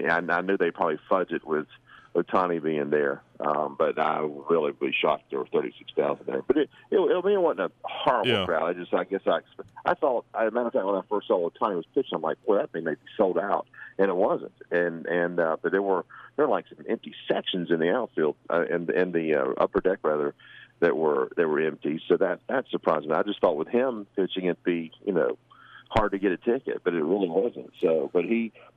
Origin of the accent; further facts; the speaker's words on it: Waycross, Georgia, United States; grew up together in Waycross, and he moved out here.